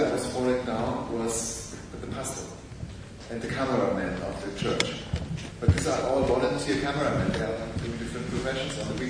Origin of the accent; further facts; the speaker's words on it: Germany; I'm more an alien. I come from Germany.